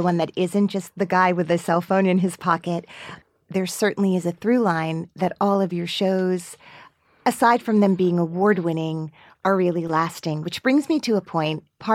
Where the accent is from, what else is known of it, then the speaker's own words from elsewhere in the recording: Teaneck, New Jersey, United States; whether you're me growing up in Teaneck